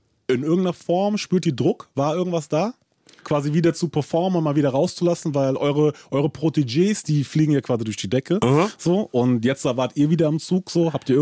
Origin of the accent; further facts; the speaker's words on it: Frankfurt, Hesse, Germany; ich bin auch in Frankfurt groß geworden, Stadionbad, ich kenne diese ganzen Geschichten und so.